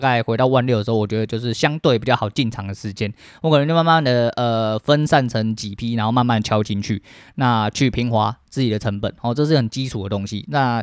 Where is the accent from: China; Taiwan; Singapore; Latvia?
Taiwan; Tucheng, New Taipei; 就是因为我住在这边真的很久了啦，我土生土长土城人哈啊，